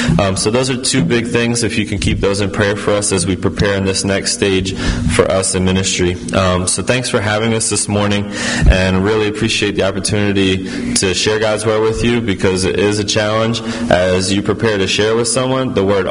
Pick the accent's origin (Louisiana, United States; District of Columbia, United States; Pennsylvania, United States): Pennsylvania, United States; Philadelphia; now in Cheltenham, United States; I grew up in Northeast Philly, and now we live in Cheltenham, my wife and I.